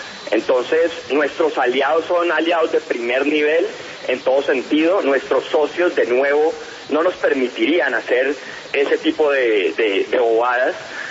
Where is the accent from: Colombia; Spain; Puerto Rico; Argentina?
Colombia; Dios quiera podamos crear un modelo que nos haga orgullosos como colombianos.